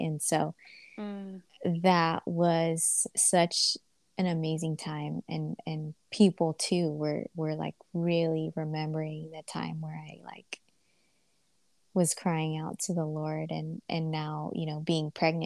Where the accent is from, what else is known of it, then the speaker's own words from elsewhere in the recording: San Diego, California, United States; So since I'm from San Diego, I was like, okay, I'm going to give birth there. My mom and dad are there. My whole family's there.